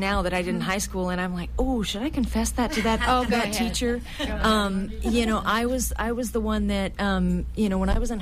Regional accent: Oroville, California, United States; I actually grew up in Oroville. I was born and raised in Oroville, just 20 miles south of here.

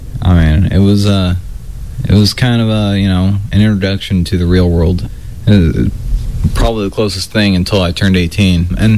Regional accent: California, United States; born there; I was born here in California.

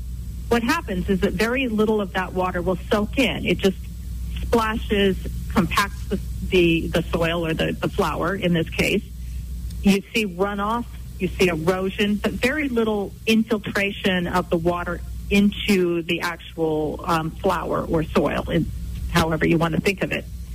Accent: Bakersfield, California, United States; Down in the valley near Bakersfield, which is my hometown

